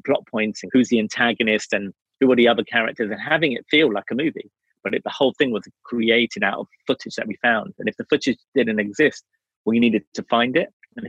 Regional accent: England, United Kingdom; at the time, growing up in England, it was possible to study and I could get a grant to go to college or university.

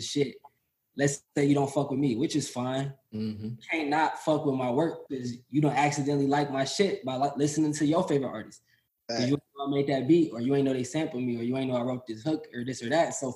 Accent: Hammond, Indiana, United States; also born or lived in Chicago, United States; Yeah, I was born in Chicago, and so I lived there up until like sixth grade, and then I moved to a small town called Hammond, Indiana, which is near Gary.

